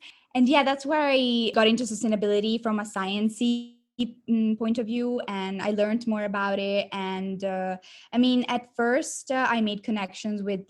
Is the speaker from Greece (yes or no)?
no; Italy; English is a second language; also born or lived in Perth, Australia; So I'm 18. I'm from Italy, even though I lived in Australia in Perth for 2 years.